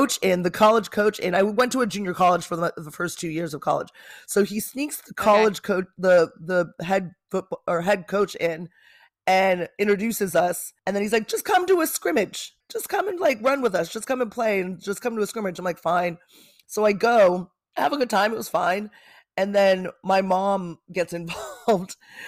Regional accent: Manhattan Beach, California, United States; Well, I also live in the land of the trees, i.e. Manhattan Beach. It's where I grew up and in California.

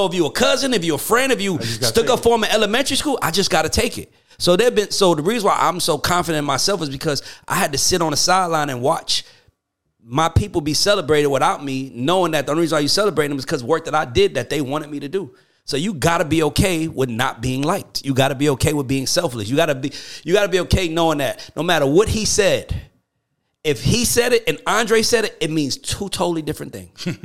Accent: Atlanta, Georgia, United States; I'm from Atlanta managing a group from the Virgin Islands.

